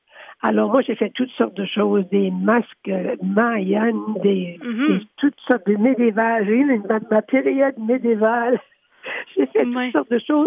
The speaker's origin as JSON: {"language": "French", "country": "Canada", "tie": "born or raised there", "also_born_or_lived": "Montréal", "said": "j'habitais à Montréal pour plus que 20 ans, puis quand j'ai retourné dans mon village natal"}